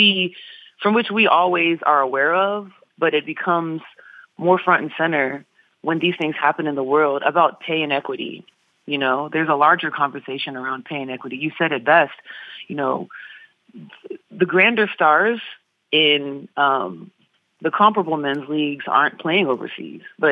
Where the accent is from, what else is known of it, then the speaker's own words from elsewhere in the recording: Houston, Texas, United States; We're both from Houston, so there's definitely a shared upbringing between the two of us.